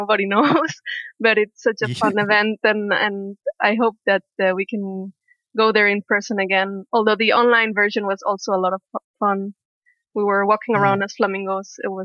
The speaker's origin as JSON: {"language": "English", "country": "Spain", "moved": "yes", "lives_now": "Berlin, Germany", "said": "I'm actually from Spain, but I've been living in Germany for 8 years."}